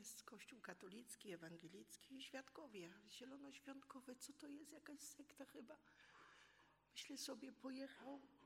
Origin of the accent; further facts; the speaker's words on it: Kuyavian-Pomeranian Voivodeship, Poland; born there; moved away as an adult; Perspektywy na Kujawach, bo tam się urodziłam, na mieszkanie własne były takie, no może z 13 lat, może z 15 trzeba poczekać.